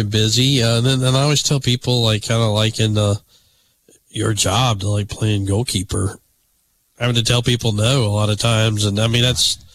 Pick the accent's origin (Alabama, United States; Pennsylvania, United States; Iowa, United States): Alabama, United States; growing up in Alabama, growing up and remembering the days of proration